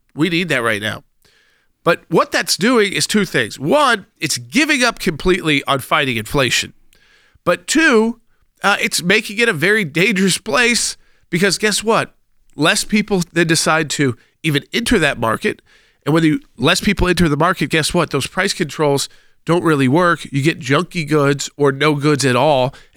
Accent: Atlanta, Georgia, United States; in places like Georgia and my home state, like Atlanta, my home city

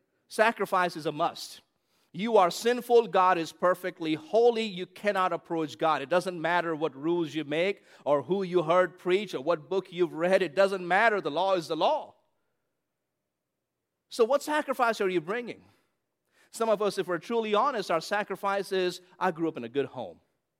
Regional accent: India; Hey, look, I grew up in India, where missionaries have been killed.

